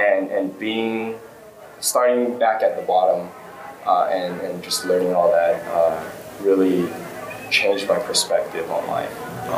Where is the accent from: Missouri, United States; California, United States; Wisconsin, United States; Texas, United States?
California, United States; West Covina; I grew up out in West Covina, in the San Diego Valley area. My parents are immigrants. They came here from Taiwan.